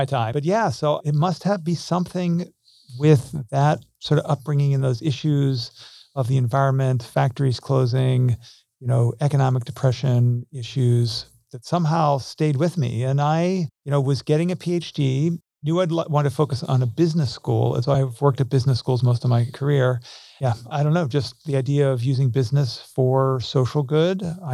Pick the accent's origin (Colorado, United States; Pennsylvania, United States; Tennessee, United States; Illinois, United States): Pennsylvania, United States; Pittsburgh; So I'm obviously American. Grew up in Pittsburgh.